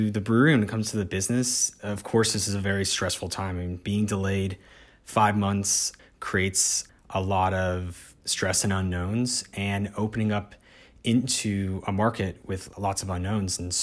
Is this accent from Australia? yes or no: no; Florida, United States; And so like you do in a hurricane, I'm from South Florida, the goal is to survive and see the other side of it.